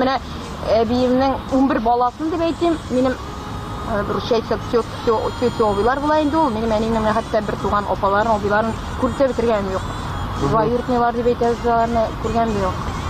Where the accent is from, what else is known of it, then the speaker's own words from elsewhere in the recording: Aznakayevo, Tatarstan, Russia; now in Kazan, Russia; Дөресен әйткәндә, мин үзем Азнакайда туып үстем. Мин туган ягым ул.